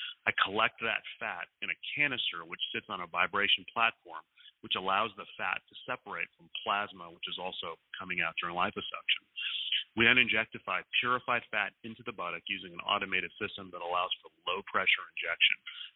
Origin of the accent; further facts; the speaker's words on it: Dallas, Texas, United States; Next month, I'm speaking at the Dallas Cosmetic Symposium, which is an international meeting in my hometown.